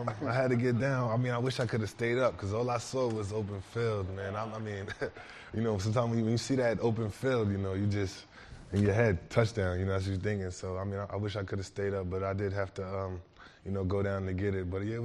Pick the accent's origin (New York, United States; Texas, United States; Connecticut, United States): New York, United States; I guess that might have something to do with growing up in New York and, you know, just those New York streets.